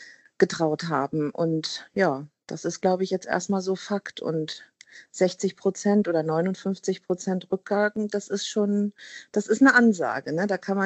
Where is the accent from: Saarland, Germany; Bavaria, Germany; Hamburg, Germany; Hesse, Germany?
Hamburg, Germany; ich bin Hamburgerin, ne, eine waschechte Hamburgerin